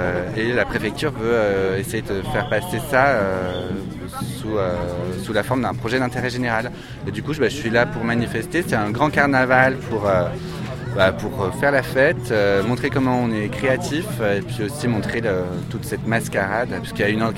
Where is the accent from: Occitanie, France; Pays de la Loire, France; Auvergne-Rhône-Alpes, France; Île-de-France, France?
Auvergne-Rhône-Alpes, France; Saint-Julien-Molhesabate; Moi je viens de Saint-Julien-Molamolette.